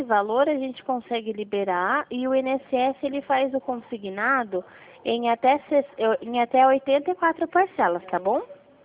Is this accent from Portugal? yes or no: no; Itapetininga, São Paulo, Brazil; Eu sou aqui de Itapetininga, no interior